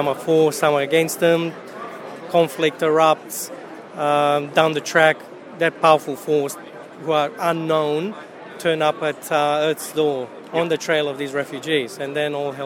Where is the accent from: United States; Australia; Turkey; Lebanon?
Australia; Sydney, New South Wales; I'm from Sydney.